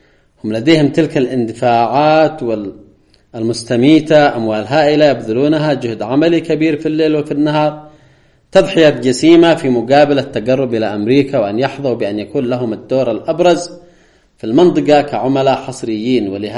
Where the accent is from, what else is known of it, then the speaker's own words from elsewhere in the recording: Yemen; لاحظوا في المقابل نحن كشعب يمني، نحن كمسيرة قرآنية